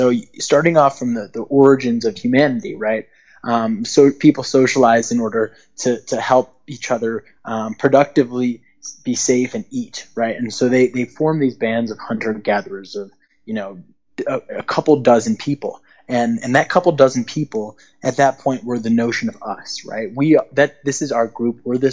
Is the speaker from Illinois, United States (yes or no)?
yes; Chicago, Illinois, United States; When I grew up there, I was in the suburbs. It was incredibly safe, and it still is incredibly safe